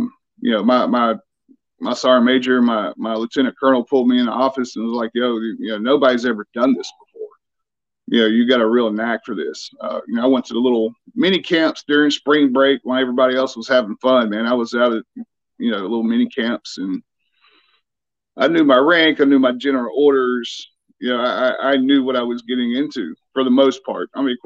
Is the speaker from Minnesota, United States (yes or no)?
no; Malden, South Carolina, United States; I'm originally from Malden, South Carolina.